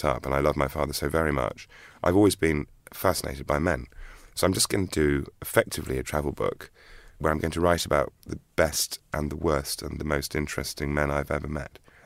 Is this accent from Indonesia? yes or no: no; United Kingdom; as a Brit